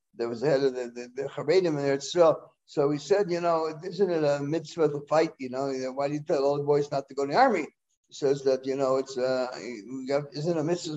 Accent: United Kingdom; now in Israel; I was from England. I would tell them to go back to England, go to America, get out of here.

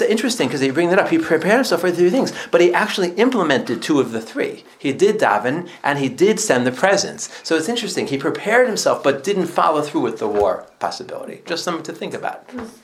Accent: New York, United States; I grew up in New York, so we're always paying tolls on the thruway, you know, 87.

